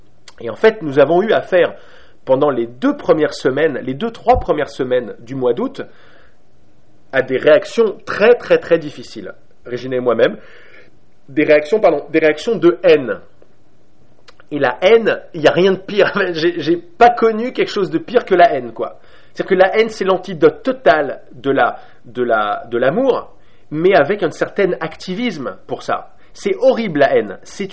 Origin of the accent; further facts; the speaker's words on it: Paris, Île-de-France, France; Elle est native du Kansas, moi je suis parisien.